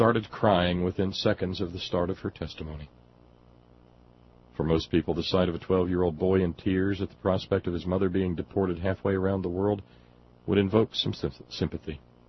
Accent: Appalachia, United States; people in this country deemed not quite human enough for the full protection of the law, insofar as I'm an Appalachian person.

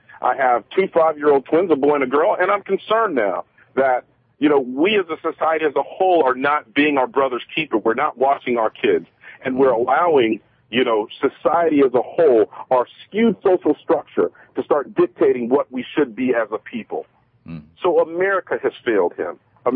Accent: United States; moved away as an adult; now in Canada; I'm an American expat, married to a Canadian here, and just moved recently within the last 2 weeks here to Canada.

